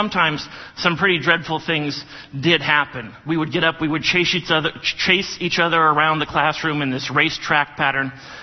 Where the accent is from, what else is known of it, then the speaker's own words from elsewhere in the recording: Germany; I grew up in Germany, and I spent some time going to a German school where you had to speak German